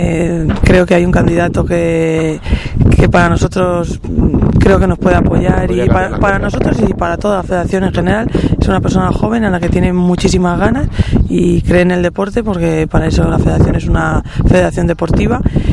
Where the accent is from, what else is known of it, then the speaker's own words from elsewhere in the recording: Almansa, Castilla-La Mancha, Spain; por celebrarse en mi tierra, en Almansa